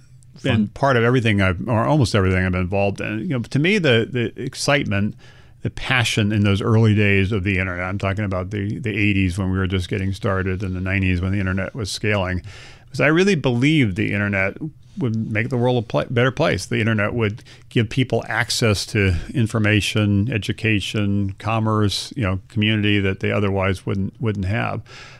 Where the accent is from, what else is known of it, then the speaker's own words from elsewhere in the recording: Hawaii, United States; including growing up in Hawaii, as I said before, starting a company and starting AOL in Virginia